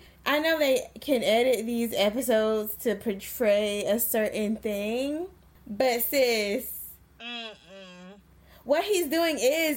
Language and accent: English; the South, United States; We're from the South. So as a kid, we wouldn't call any grown person by their first name.